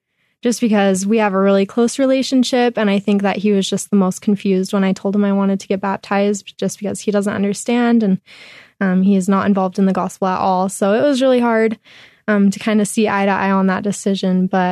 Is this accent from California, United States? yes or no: no; Utah, United States; Well, I grew up in Utah, so I was always surrounded by the gospel.